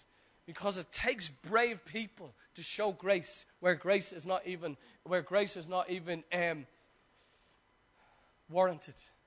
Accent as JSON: {"language": "English", "town": "Dublin", "region": "Leinster", "country": "Ireland", "tie": "born or raised there", "said": "growing up in Dolphin's Barn, which is the flats up the road, when heroin was really rampant"}